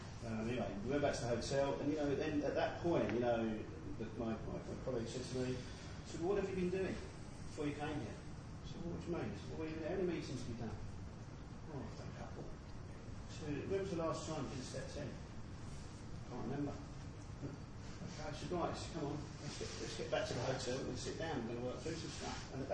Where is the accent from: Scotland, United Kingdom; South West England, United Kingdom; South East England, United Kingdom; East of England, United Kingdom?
East of England, United Kingdom; I'm from Milsey in Essex, England, not from London, a little bit further outside.